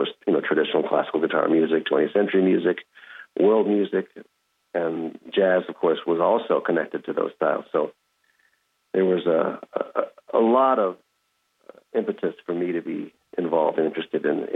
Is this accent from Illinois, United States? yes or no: yes; Chicago, Illinois, United States; growing up in the Chicago area, of course, was also influenced by the blues and the jam sessions on the south side of Chicago.